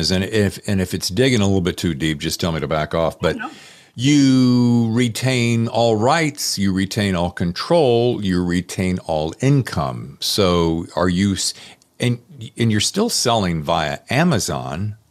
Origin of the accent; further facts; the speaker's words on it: Winston-Salem, North Carolina, United States; born there; My other sister lives in Charlotte, and I was born in Winston-Salem.